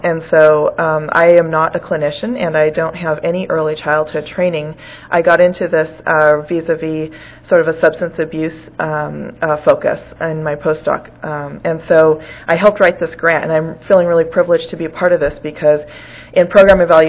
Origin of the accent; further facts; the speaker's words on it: Fort Berthold, North Dakota, United States; from Fort Berthold, North Dakota